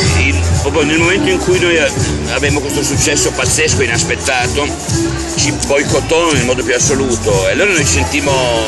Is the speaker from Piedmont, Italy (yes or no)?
yes; Piedmont, Italy; io sono piemontese, quindi amo alcune cose della cucina piemontese